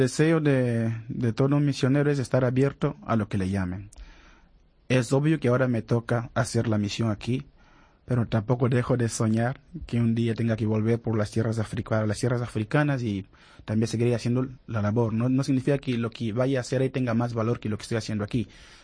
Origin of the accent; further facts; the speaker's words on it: Angola; now in Spain; Soy de Angola, sí.